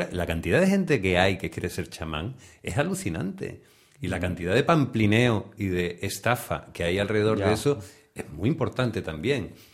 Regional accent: Málaga, Andalusia, Spain; yo soy de Málaga.

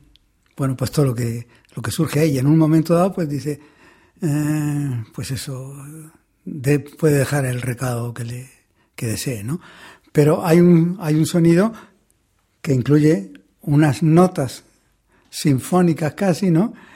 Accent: Murcia, Region of Murcia, Spain; Soy muy refractario al calor, pero de todas maneras que soy de Murcia

